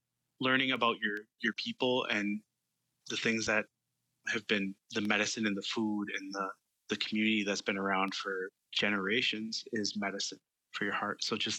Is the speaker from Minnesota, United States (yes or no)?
yes; Brooklyn Park, Minnesota, United States; One of them is that I grew up in Brooklyn Park and Brooklyn Center area. And so I grew up kind of urban, like not in the cities, but like in the kind of first ring, second ring suburbs, very diverse community.